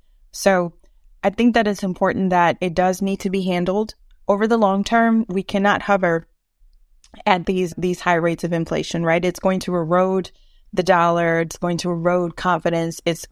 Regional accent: Eunice, Louisiana, United States; now in Houston, United States; shout out to my hometown of Eunice, Louisiana, we don't call it inflation

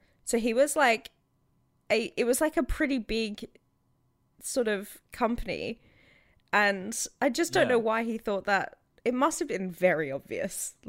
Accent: Australia; I'm sorry. I'm Australian and uncultured.

